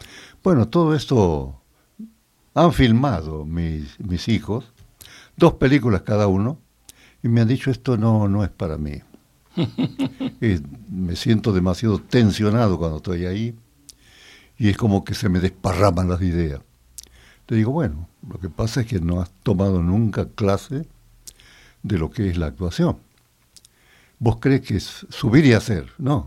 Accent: Santiago del Estero, Argentina; Pues yo soy de Santiago del Estero, de un lugar, no voy a decir remoto, pero queda a 90 kilómetros de la ciudad, donde todavía hablan quichua.

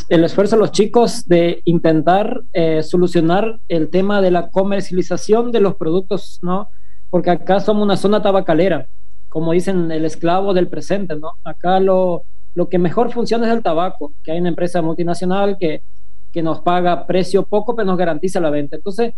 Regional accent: San Antonio, Misiones, Argentina; also born or lived in Colonia Wanda; yo soy nacido y malcriado, como dicen acá, en la zona de San Antonio, pegado con Brasil. Después me fui al otro lado de Misiones, que es Colonia Wanda, pegado con Paraguay. Así que hablo portugués y entiendo guaraní.

